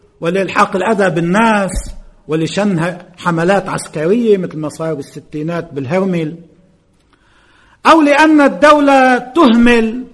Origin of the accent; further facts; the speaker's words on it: Lebanon; أساسا المناخ الموجود عندنا بلبنان بهذا الموضوع